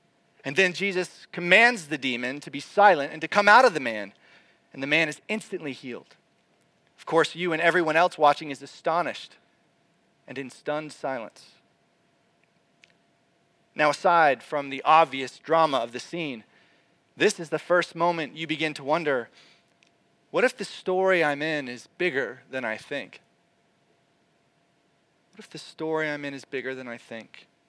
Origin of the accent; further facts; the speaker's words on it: Florida, United States; 10-minute torrential downpours that I used to experience every summer day growing up in Florida.